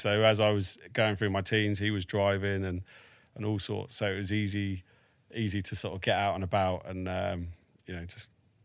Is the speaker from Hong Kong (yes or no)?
no; Crowborough, South East England, United Kingdom; moved away as an adult; And then I grew up in a town called Crowborough, which is not so far away from there. And lived there till I was pretty much 22 when I went into basic training.